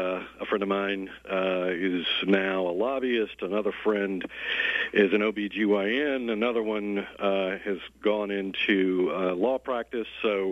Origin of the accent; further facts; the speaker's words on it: Louisiana, United States; While I'm from Louisiana, I worked here initially, even as a clerk at the Baton Rouge paper, copy boy, if you will.